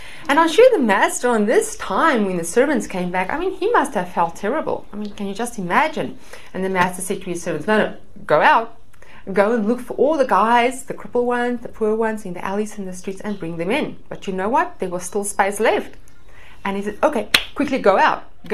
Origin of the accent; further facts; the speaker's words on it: South Africa; moved away as an adult; for those of you that haven't met me before, and I'm from South Africa originally. Been in the country for a little bit more than 5 years